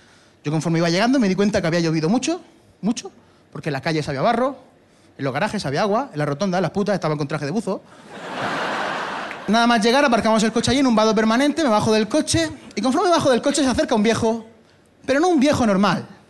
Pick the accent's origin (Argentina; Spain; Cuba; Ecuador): Spain; Region of Murcia; Soy de Murcia, no sé castellano, no me prida inglés.